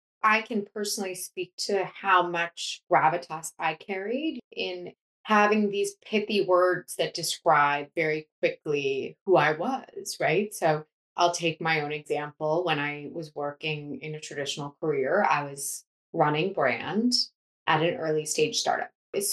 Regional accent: Boston, Massachusetts, United States; I grew up in Boston and I ended up returning to Boston

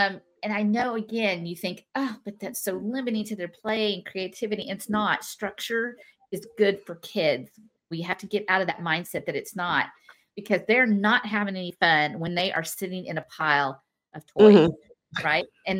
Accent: Houston, Texas, United States; And because I'm from Houston, I can say this, is that Houston, we have a problem.

